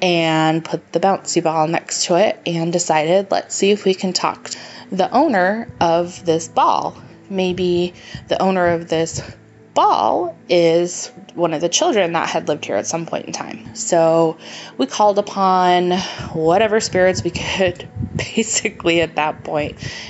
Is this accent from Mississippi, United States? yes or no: no; New York, United States; But anyway, I'm originally from New York, and we lived in quite a few houses growing up